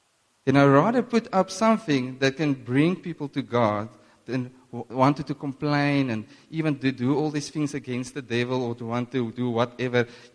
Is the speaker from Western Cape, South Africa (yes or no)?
no; Northern Cape, South Africa; I come from the Camus, that's a big city there in the Northern Cape, near Upington, for those that don't know. And the Orange River flows past that.